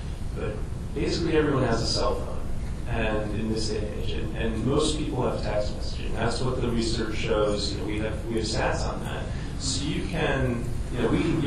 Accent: New York, United States; I mean, I come from the New York area.

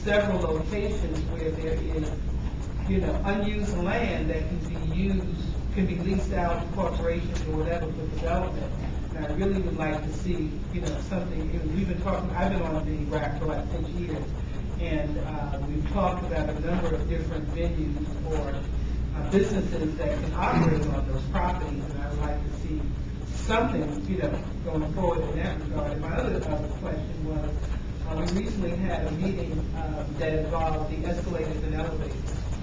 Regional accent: Maryland, United States; I'm from Prince George's County, and my county is that recently

